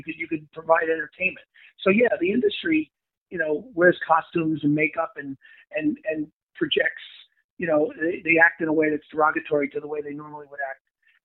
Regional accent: Brooklyn, New York, United States; born there; Yeah, I was born in Brooklyn, man.

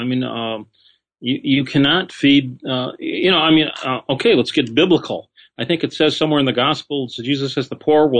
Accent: Detroit, Michigan, United States; You know, I come from Detroit, which was a city with problems.

